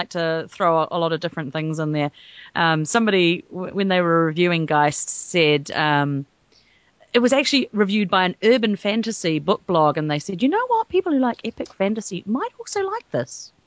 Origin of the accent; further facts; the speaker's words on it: Wellington, New Zealand; I'm from Wellington in New Zealand, which is indeed where Peter Jackson hangs out